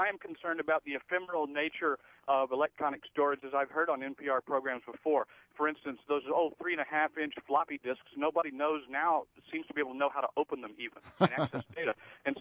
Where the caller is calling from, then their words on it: Indianapolis, Indiana, United States; from Indianapolis